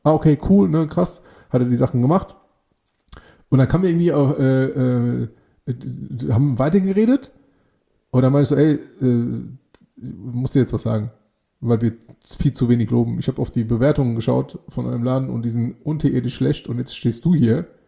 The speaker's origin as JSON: {"language": "German", "country": "Greece", "lives_now": "Wiesbaden, Germany", "said": "ich wohne in Wiesbaden, ne, ursprünglich aus Griechenland."}